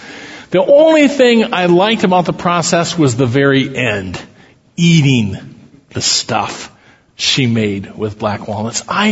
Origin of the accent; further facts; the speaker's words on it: Midwest, United States; I grew up in the Midwest. We had black walnuts on our property.